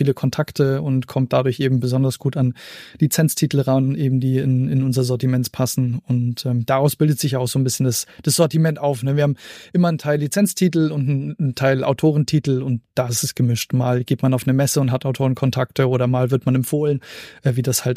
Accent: Germany; ich bin Deutscher

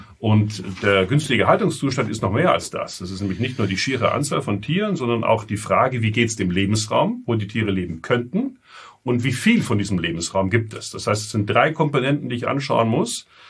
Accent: Austria; Bei uns in Österreich haben wir ganz wenige Rudel.

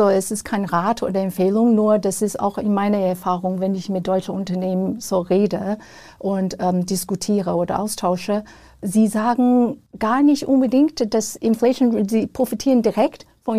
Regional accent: Taiwan; weil ich bin in Taiwan aufgewachsen.

